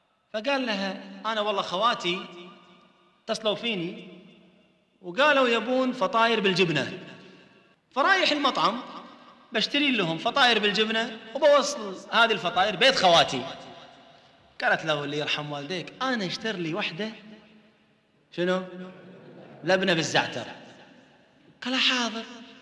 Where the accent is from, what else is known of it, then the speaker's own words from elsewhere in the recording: Kuwait; طيب، اللبنة والزاد، هذه قصة طلاق عندنا في الكويت.